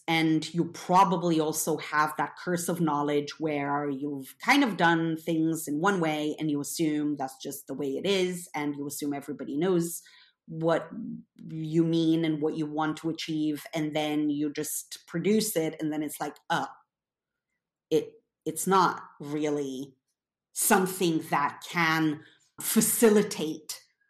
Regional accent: Romania; I grew up in Romania and was there, I mean, I was very young, but when the Romanian Revolution happened

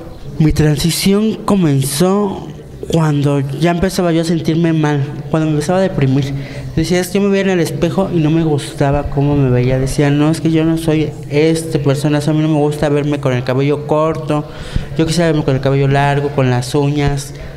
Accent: Mexico City, Mexico; Tengo 36 años. Soy aquí originario de la Ciudad de México.

